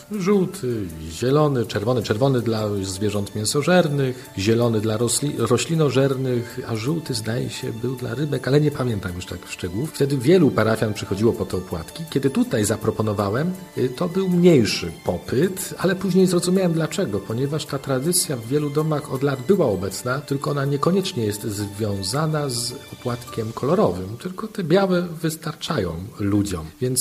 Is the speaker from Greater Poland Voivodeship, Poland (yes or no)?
yes; Czarnków, Greater Poland Voivodeship, Poland; Moje święta rodzinne odbywały się w zasadzie w mieszkaniu w bloku, bo pochodzę z Czarnkowa.